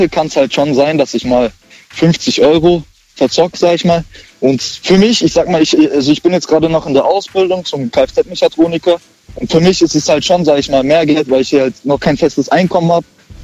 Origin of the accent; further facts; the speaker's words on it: Baden-Württemberg, Germany; Ich komme aus der Nähe Ulm.